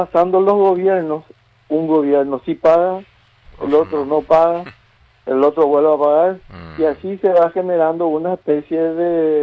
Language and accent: Spanish; Vallemí, Concepción, Paraguay; Sí, yo soy oriundo de Vallemí.